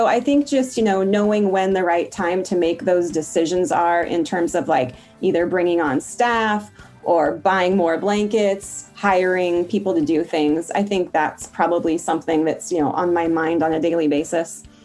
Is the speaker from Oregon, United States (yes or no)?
yes; Portland, Oregon, United States; I'm from Portland, Oregon.